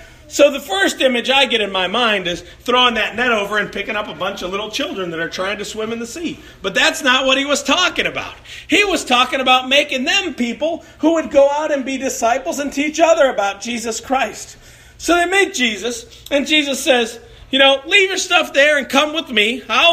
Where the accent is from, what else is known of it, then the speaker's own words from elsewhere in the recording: Chicago, Illinois, United States; I grew up in Chicago, and the people that you love, you protected.